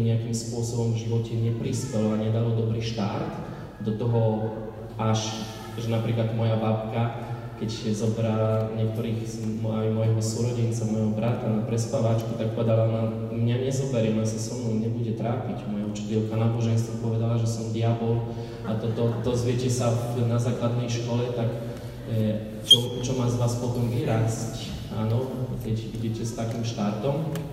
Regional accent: Poland; Slovak is a second language; Ani nie som zo Slovenska, ja som z Polska.

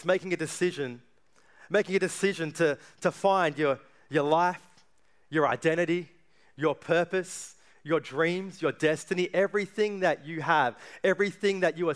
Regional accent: Cape Town, Western Cape, South Africa; born there; you know, I'm South African, born in Cape Town.

